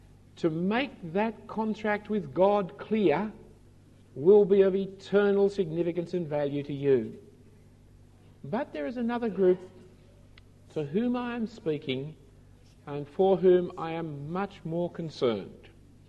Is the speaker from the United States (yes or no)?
no; Sydney, New South Wales, Australia; I grew up in the Jewish part of Sydney. Came Jewish holidays, our school was empty except for the teacher and a couple of us. Always seemed some kind of disadvantage in life not being Jewish where I grew up.